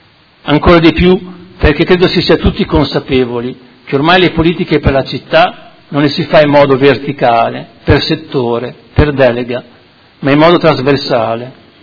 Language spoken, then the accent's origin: Italian; Modena, Emilia-Romagna, Italy; Da modenese in modenese la traduco così.